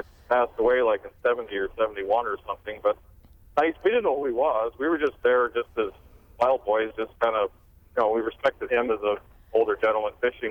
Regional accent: Marquette, Michigan, United States; now in Fort Atkinson, United States; I was born and raised up near Marquette, Michigan, in Upper Michigan.

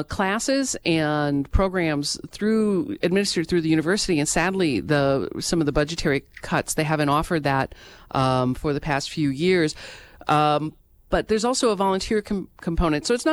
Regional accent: Milwaukee, Wisconsin, United States; I grew up in Milwaukee and spending all my summers with my grandmother on her farm, a very, very kind of a primitive farm outside of Osseo, Wisconsin.

